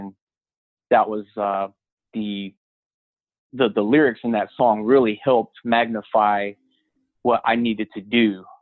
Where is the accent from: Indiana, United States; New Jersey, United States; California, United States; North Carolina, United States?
North Carolina, United States; So if anybody was to say, hey, where did you grow up? I would answer, North Carolina.